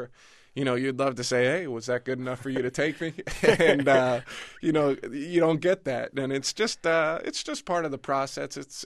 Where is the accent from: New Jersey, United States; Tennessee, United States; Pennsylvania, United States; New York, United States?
Pennsylvania, United States; I grew up right outside Philadelphia and went to school at Penn Charter